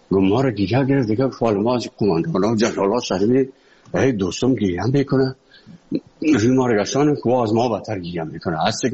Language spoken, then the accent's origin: Persian; Afghanistan; moved away; also born or lived in Moscow; از افغانستان برامدیم آمدیم سه مسکو 4 سال مسکو